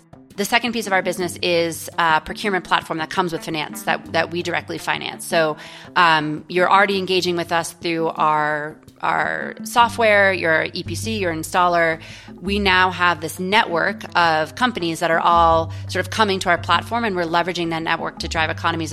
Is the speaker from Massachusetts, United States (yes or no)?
yes; Concord, Massachusetts, United States; I mean, the first thing you have to know about growing up in Concord, Mass is we are very proud of our role in the Revolutionary War.